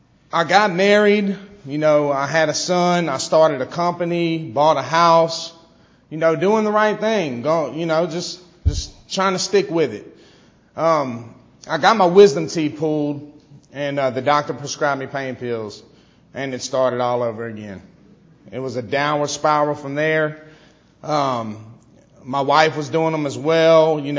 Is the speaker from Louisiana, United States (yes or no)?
yes; Baton Rouge, Louisiana, United States; I'm from Baton Rouge, Louisiana. Go Tigers. I know I'm in Florida.